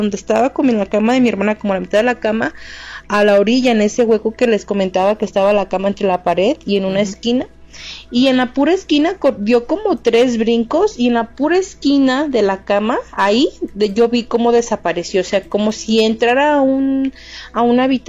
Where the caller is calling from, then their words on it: Zacatecas, Mexico; Yo soy originaria de Zacatecas y en mi niñez Viví ahí un tiempo.